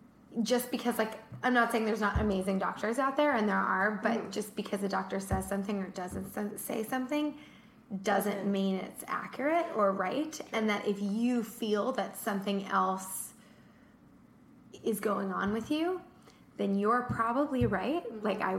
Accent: Malibu, California, United States; I grew up in Malibu

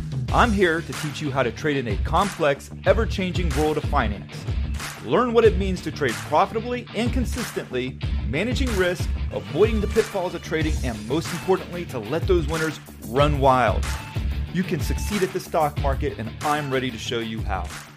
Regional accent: Ireland; Now, I'm actually Irish myself

